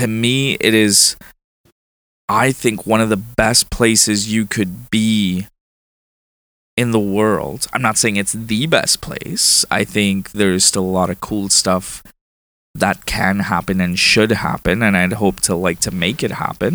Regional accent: India; now in Ottawa, Canada; I came from India, so it's bustling. Yeah. And Ottawa has been, you know, it's been 14 years that I've been here, right?

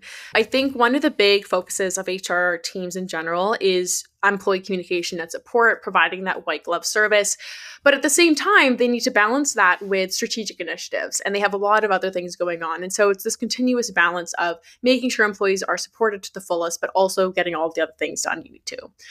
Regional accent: Canada; I'm originally from Canada, but I'm also Danish. So I'm spending my time between North America and Europe.

